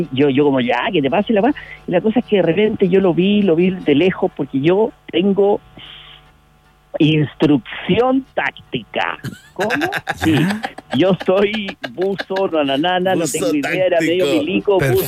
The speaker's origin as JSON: {"language": "Spanish", "country": "Chile", "said": "nosotros como chilenos"}